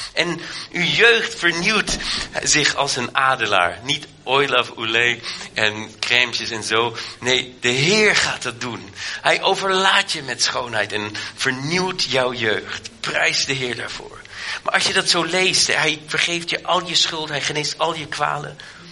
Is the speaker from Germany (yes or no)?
yes; Germany; Ik ben in Duitsland opgegroeid en dan zeg, goede tieren, dat klinkt heel raar voor mij.